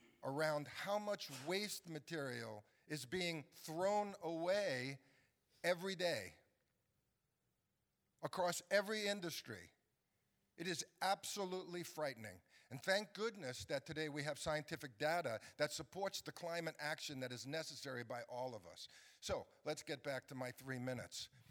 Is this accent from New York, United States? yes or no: yes; New York, United States; I'm from New York, and I only have 3 minutes.